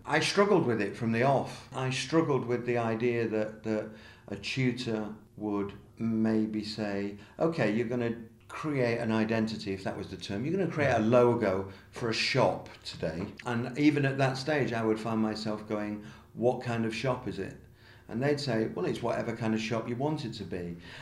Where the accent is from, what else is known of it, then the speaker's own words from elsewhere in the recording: Manchester, North West England, United Kingdom; born there; I was born in Manchester to kind of working-class parents